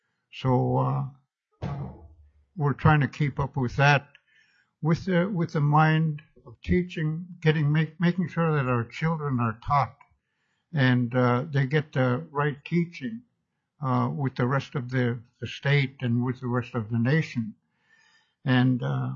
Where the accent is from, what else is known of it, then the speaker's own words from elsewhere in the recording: Akiak, Alaska, United States; And I'm from Akiak. We serve three communities, Tuxak, Akiak, and Akichuk. We're a small school